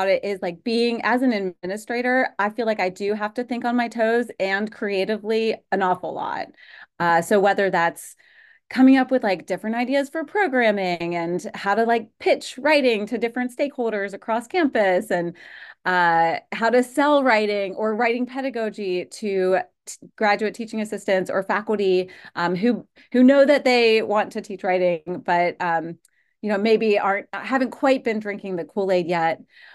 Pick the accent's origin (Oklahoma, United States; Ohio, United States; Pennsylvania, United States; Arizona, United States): Pennsylvania, United States; Pittsburgh; also born or lived in Jamestown, United States; I grew up Western Pennsylvania, Western New York. So, like, suburbs of Pittsburgh for most of my childhood, and then moved to Western New York, Jamestown, up there for a couple years